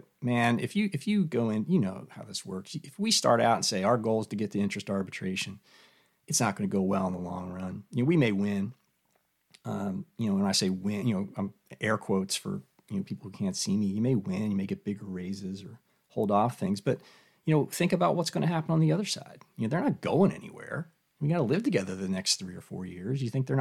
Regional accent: Philadelphia, Pennsylvania, United States; And you know, I'm from Philly, we can fight a little bit, you know

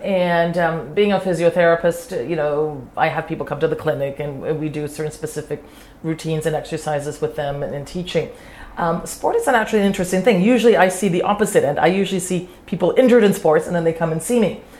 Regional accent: Canada; being a physiotherapist, born and raised in Canada, I saw an opportunity.

